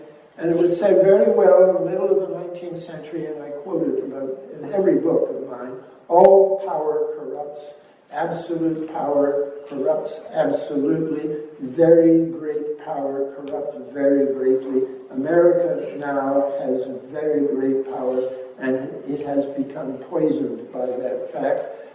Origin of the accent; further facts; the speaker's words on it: Canada; And as a Canadian, I really agonized about NAFTA when it was negotiated.